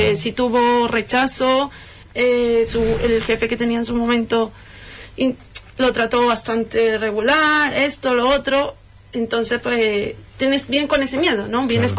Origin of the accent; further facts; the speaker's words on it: Colombia; moved away; yo me considero colombiana choquera porque he tenido una buena aceptación aquí. Al principio fue bastante difícil porque yo llegaba de tener una familia bastante numerosa en Colombia